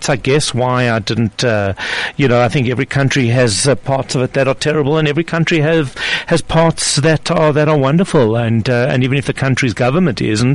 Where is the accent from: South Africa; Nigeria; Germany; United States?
South Africa; I do identify very, very strongly as being a South African, and I am very proud in many ways of being South African.